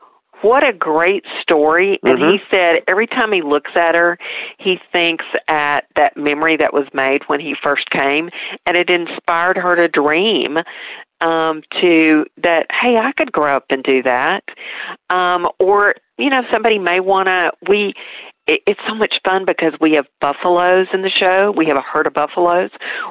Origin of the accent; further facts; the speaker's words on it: Pigeon Forge, Tennessee, United States; You're going to be treated like you've come to my hometown and settle in, enjoy yourself.